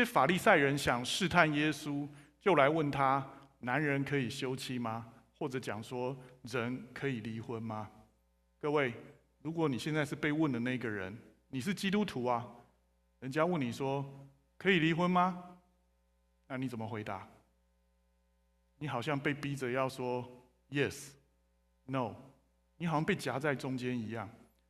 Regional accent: China; 我们中国人本来就是劝和不劝离，是吗？

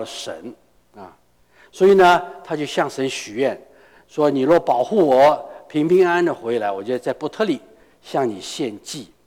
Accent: Shanghai, China; born there; 从我祖父的那一代，我们就搬到上海去，所以我是生在上海的，从来没有去过老家

